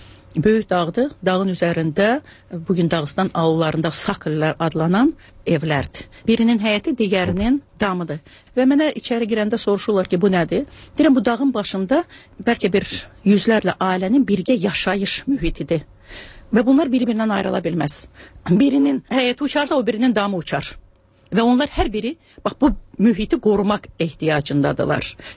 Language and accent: Azerbaijani; Kalbajar, Kalbajar District, Azerbaijan; born there; also born or lived in Shusha; Şuşa mənim uşaqlığımdır, Şuşa mənim gəncliyimdir. Özüm zatım hərbçi olduğuna görə, Kəlbəcərdə işlədiyinə görə mən Kəlbəcərdə doğulmuşam.